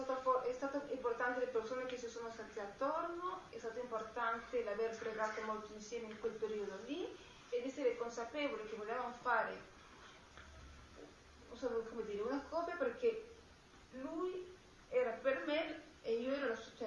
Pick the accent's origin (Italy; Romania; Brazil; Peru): Peru; E io sono dal Perù